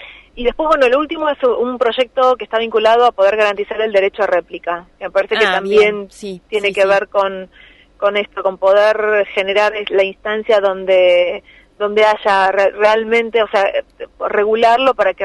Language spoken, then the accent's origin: Spanish; Morón, Buenos Aires Province, Argentina; Yo soy de Morón.